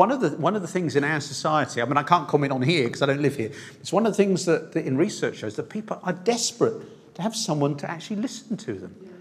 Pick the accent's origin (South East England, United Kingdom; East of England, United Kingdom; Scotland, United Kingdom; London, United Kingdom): London, United Kingdom; I used to live in London. I'm a Londoner. I lived in London 42 years.